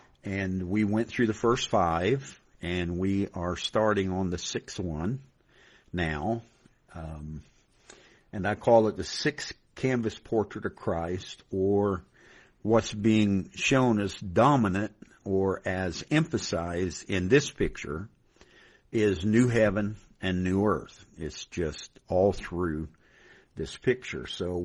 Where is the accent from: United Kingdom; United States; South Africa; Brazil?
United States; Dayton, Ohio; And I am from Dayton, Ohio